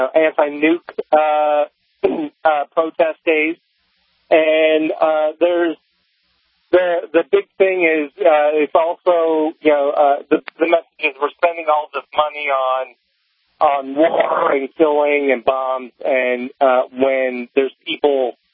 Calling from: St. Louis, Missouri, United States; That's right.

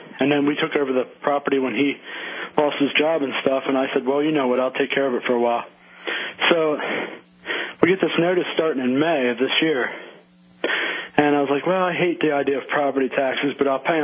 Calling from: Harrisburg, Pennsylvania, United States; Actually, Harrisburg, the very capital.

